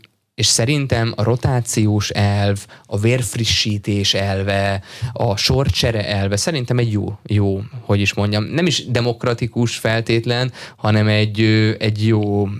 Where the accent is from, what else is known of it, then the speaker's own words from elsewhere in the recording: Budapest, Hungary; én budapestiként azt tudom mondani, hogy igyekszem tömegközlekedéssel járni